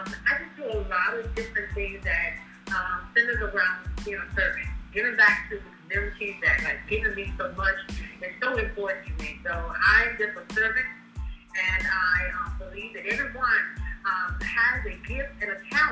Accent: Shaw, Mississippi, United States; I'm from Shaw, but I have recently moved to Cleveland, which is right down the road. So I'm a Mississippi Delta girl.

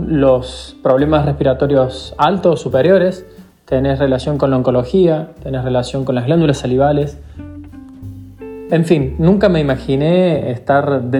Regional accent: Córdoba, Argentina; Yo me fui a estudiar a Río Cuarto, yo soy de Córdoba capital, y me fui a estudiar a Río Cuarto

